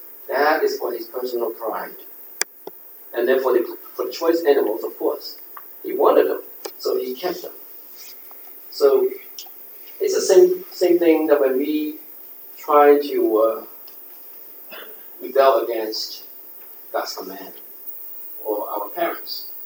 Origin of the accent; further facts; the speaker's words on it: New York City, New York, United States; I grew up in New York City here before the time, before Giuliani.